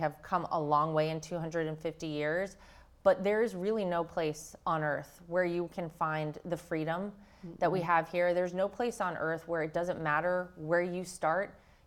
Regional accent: North Carolina, United States; He always likes to encourage me to get involved in things going on in North Carolina, my home state, for sure.

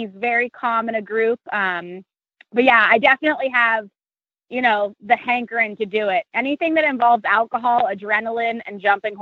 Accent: Wyoming, United States; I grew up working in Wyoming as a cowgirl

